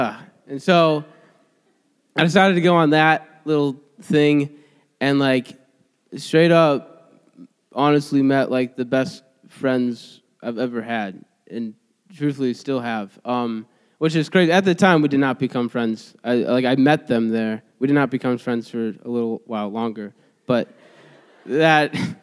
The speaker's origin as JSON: {"language": "English", "town": "Mansfield", "region": "Ohio", "country": "United States", "tie": "born there", "said": "So in like 1995, I was born in Mansfield"}